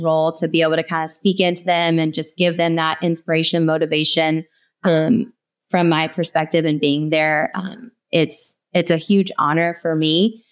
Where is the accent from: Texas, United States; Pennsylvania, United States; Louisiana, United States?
Louisiana, United States; Baton Rouge; and, you know, I'm from Baton Rouge. And so it was, just a little gym in Baton Rouge